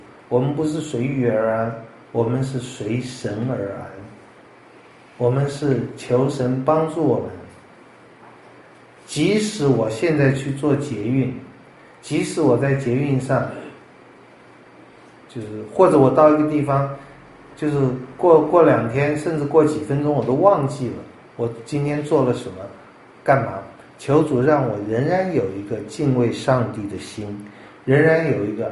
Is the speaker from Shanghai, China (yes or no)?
no; Hubei, China; now in United States; 我是湖北人，我父母是湖北人，湖北不是永远的家